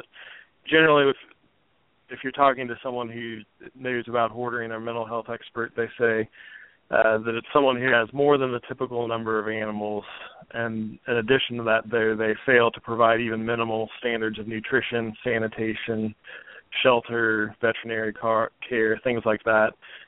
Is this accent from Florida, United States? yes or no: no; Dayton, Ohio, United States; moved away as an adult; Well, originally I'm from Dayton, Ohio, and I grew up in the Ohio area. That's where I went to undergraduate and graduate school.